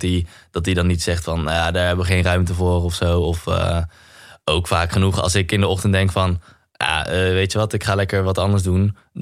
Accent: Netherlands; Ik bedoel, als Nederlander is dat toch wel de koers die je ook als jong jochie toch wel bijblijft.

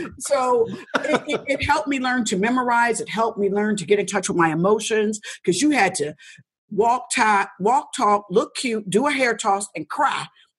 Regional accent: Indianapolis, Indiana, United States; now in California, United States; Like when I moved from Indianapolis to California, my girlfriend was like, you want to come and go on Soul Train with me?

